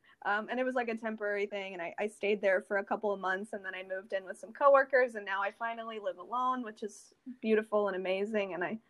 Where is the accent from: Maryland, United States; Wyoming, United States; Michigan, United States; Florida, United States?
Maryland, United States; I grew up in Maryland and I went to school pretty close